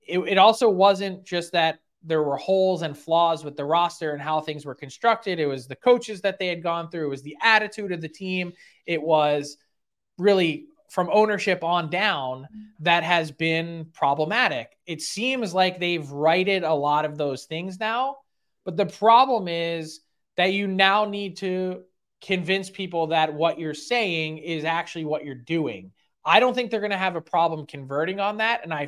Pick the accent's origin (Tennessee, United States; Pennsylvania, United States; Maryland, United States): Pennsylvania, United States; Philadelphia; it's an uncomfortable feeling being a Philadelphian